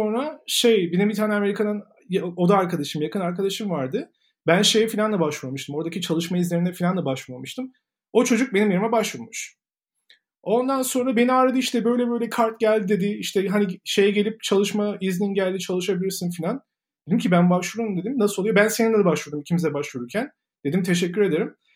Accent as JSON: {"language": "Turkish", "region": "Istanbul", "country": "Turkey", "tie": "born there", "said": "Ben İstanbul'da doğdum. Dede Korkut Anadolu Lisesi'ni bitirdim."}